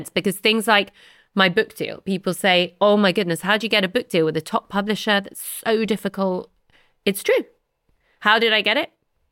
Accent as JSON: {"language": "English", "region": "London", "country": "United Kingdom", "tie": "born or raised there", "said": "I said, me too, but where in London? Muswell Hill. Me too. What street did you grow up on? And we grew up on the same street. She grew up on the bottom and I grew up on the top."}